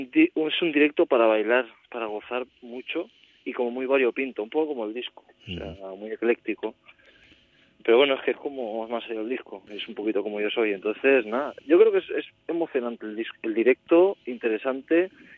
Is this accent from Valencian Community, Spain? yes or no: yes; Valencia, Valencian Community, Spain; born or raised there; also born or lived in Barcelona